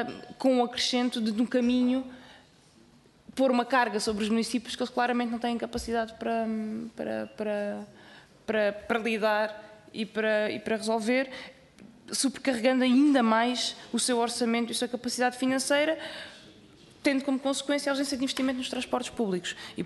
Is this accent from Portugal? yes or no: yes; Alentejo, Portugal; Eu sei porque eu venho do interior do Alentejo e não, simplesmente não havia transportes públicos